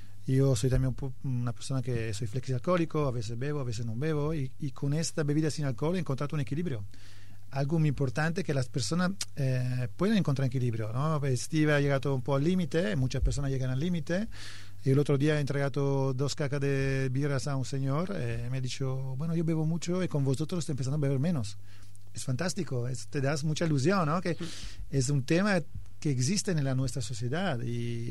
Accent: Italy; Spanish is a second language; de verdad que soy italiano, también en Italia el tema alcohólico es muy fuerte

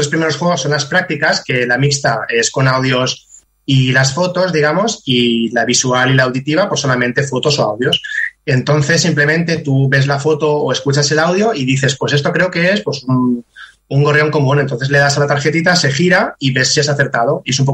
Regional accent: Sant Carles de la Ràpita, Catalonia, Spain; Yo además soy del Delta del Ebro, soy de Sacas de Arrápita

